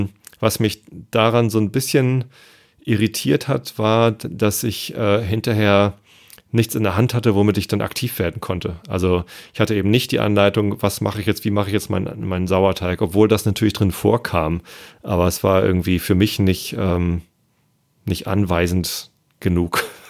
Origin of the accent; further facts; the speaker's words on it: Hamburg, Germany; ich als Hamburger großer Franzbrötchen-Fan bin